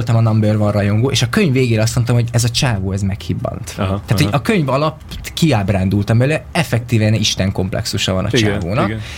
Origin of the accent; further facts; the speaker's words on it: Miskolc, Borsod-Abaúj-Zemplén, Hungary; oké, én Miskolcról jöttem, és akkor mindig ez plusz 3 évet számít, csak az, hogy Miskolcon voltam